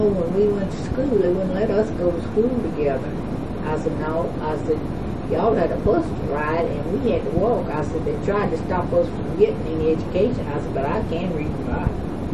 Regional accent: Stevenson, Alabama, United States; born there; I was born in Stevenson, Alabama.

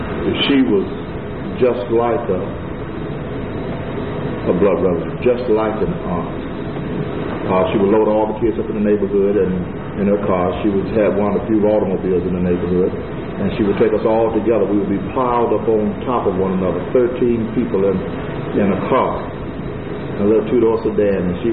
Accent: Alabama City, Alabama, United States; I was born in Etowah County, June 27, 1947. … Raised in a small community called Alabama City

